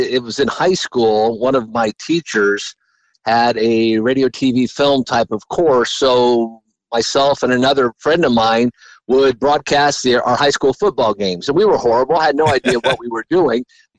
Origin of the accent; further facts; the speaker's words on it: Delphus, Ohio, United States; growing up in Northwest Ohio, I grew up in a little town called Delphus, and Lima Land was the big track back then.